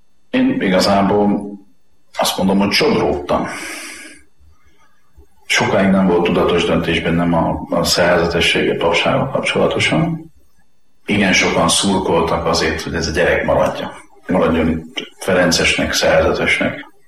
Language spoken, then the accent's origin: Hungarian; Zalaudvarnok, Zala, Hungary; also born or lived in Zalaszentgrót; Én rendes paraszti származású ember vagyok. Szülővárosom Zalaszengrót, mert csak ott volt szülő otthon, de én Zalaudvarnokon nőttem föl, és azt a helyet tartom szülőfalunknak. Csodálatos vidék, gyönyörűség